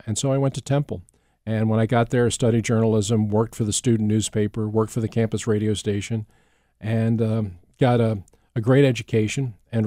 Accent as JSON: {"language": "English", "town": "Folsom", "region": "Pennsylvania", "country": "United States", "tie": "born or raised there", "also_born_or_lived": "Philadelphia", "said": "Folsom Ridley Township, Delaware County. We moved from Southwest Philly out to Ridley Township, Folsom, when I was just about ready to start school. So I was about 7 years old."}